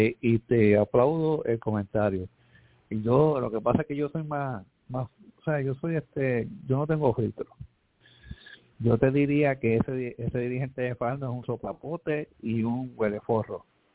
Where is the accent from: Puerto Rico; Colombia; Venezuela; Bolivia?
Puerto Rico; Y yo me crié en Villa Palmera.